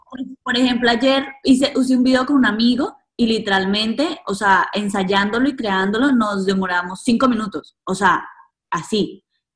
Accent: Cali, Valle del Cauca, Colombia; Porque es de Cali, o sea, porque somos

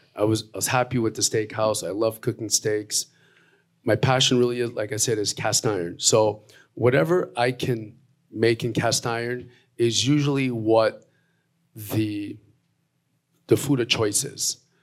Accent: Bridgeport, Connecticut, United States; also born or lived in Montreal, Canada; So I'm originally from Montreal, moved to Bridgeport in 1972. Grew up in Bridgeport for a good part of my life. Then we moved to Trumbull.

